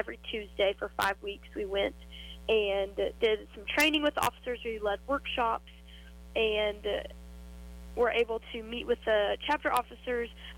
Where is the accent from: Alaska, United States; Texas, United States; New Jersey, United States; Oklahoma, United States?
Oklahoma, United States; Chickasha; I'm originally from the town of Chickasha, Oklahoma.